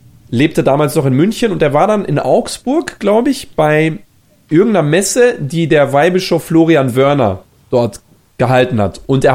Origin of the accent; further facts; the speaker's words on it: Bosnia & Herzegovina; dort, wo ich herkomme, im Süden Bosniens